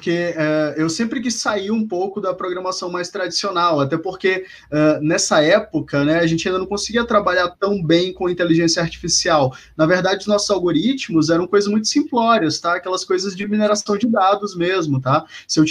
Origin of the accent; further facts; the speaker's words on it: São Luís, Maranhão, Brazil; eu venho de São Luís, do Maranhão, e lá a gente não tinha cursos nessa área, né?